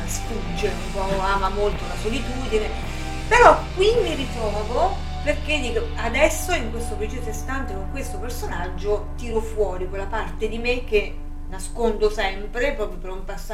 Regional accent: Città Sant'Angelo, Abruzzo, Italy; vengo da Città Sant'Angelo in provincia di Pescara

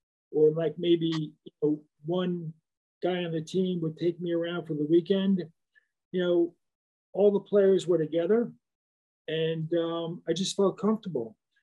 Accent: New York, United States; moved away; But I'd be lying if I didn't say, you know, growing up in New York and moving to the South in 1972, you know, wasn't a huge adjustment.

